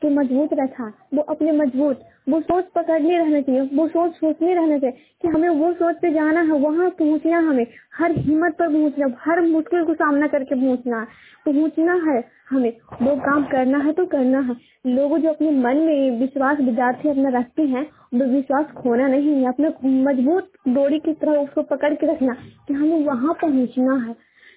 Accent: Hilsa, Bihar, India; और मैं हिलसा पुणे का निवासी हूँ, हिलसा पुणे के रहने वाले निवासी हूँ।

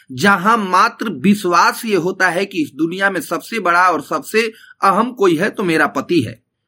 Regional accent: Ghazipur, Uttar Pradesh, India; मैं गाजीपुर जनपद का रहने वाला हूँ।

